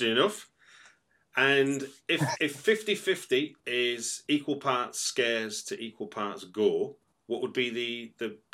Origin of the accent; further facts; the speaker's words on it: Manchester, North West England, United Kingdom; accent: Manchester; That's my Manchester accent, I guess.